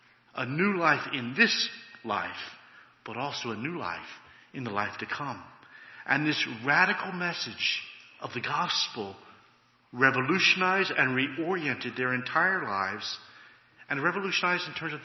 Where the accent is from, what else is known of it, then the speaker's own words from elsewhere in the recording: United States; It's not just that I'm a city slicker, and therefore I might be able to relate to city slickers, but I'm an American.